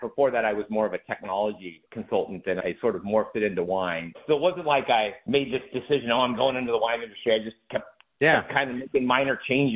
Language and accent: English; United States; And being an American, when we think of the Himalayas, we think of glaciers and Yeti and, you know, Mount Everest.